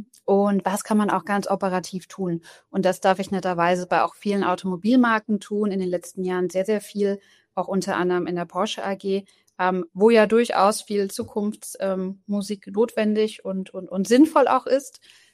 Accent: Bavaria, Germany; now in Berlin, Germany; ich komme nicht ursprünglich aus Berlin, wo ich jetzt wohne, sondern aus Franken, aus Bayern.

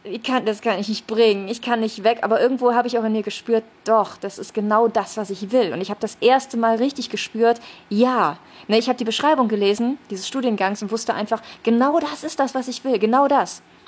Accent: Rhineland, Germany; accent: Rhineland; Ich wurde sofort als Rheinländerin enttarnt und ich dachte immer, bin nicht so, ne? Ich bespreche kein Dialekt

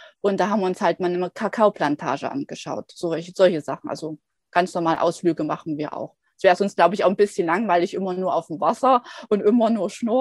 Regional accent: Erfurt, Thuringia, Germany; now in Guadeloupe; ursprünglich komme ich aus Erfurt, also aus Thüringen, also beziehungsweise aus der Nähe aus Erfurt. Und jetzt gerade bin ich auf Guadalupe, das ist in der Karibik, und lebe hier mit meinem Mann auf unserem Segelboot.

